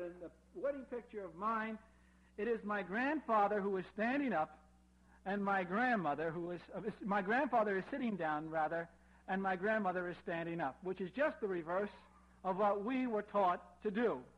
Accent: Brooklyn, New York, United States; I was brought up in Brooklyn, New York, I really thought of growing up that everybody in the world was Jewish

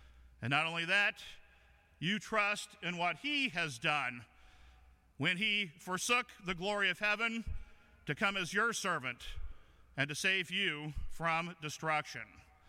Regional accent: California, United States; I grew up in Southern Cal

